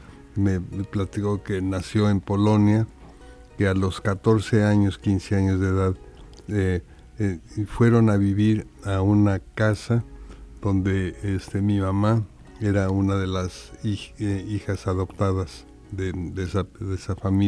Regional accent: Mexico City, Mexico; born there; Y en ese medio nací yo, nací en la Ciudad de México. Nací en lo que es la Colonia Condesa.

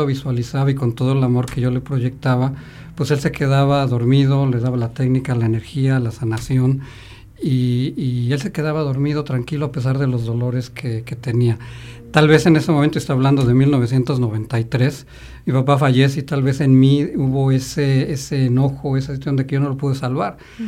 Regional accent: Mexico; sí nosotros como ser mexicanos nos marcan que el matrimonio tenía que ser de esa manera

